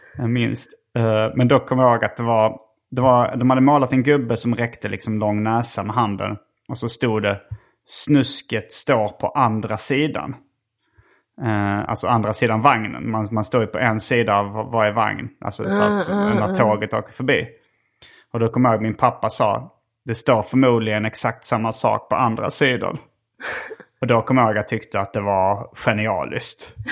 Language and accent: Swedish; Lund, Skåne, Sweden; jag har vuxit upp i Lund som en universitetsstad.